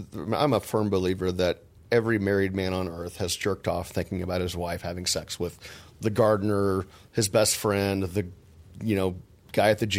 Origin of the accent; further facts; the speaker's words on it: Texas, United States; I'm from Texas